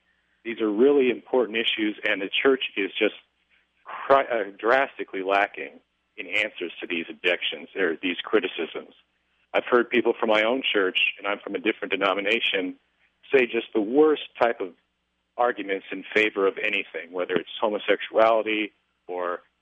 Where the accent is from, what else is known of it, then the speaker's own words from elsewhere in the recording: Marathon, Florida, United States; I'm from the Florida Keys, Marathon, Florida.